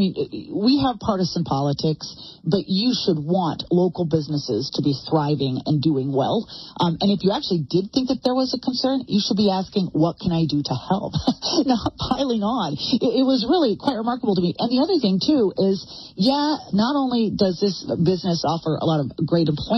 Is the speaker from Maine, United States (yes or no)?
no; Oregon, United States; I grew up in Oregon.